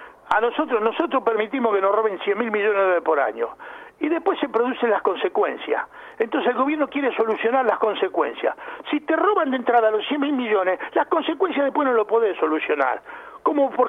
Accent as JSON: {"language": "Spanish", "region": "Buenos Aires Province", "country": "Argentina", "said": "Nosotros somos todos bonaerenses."}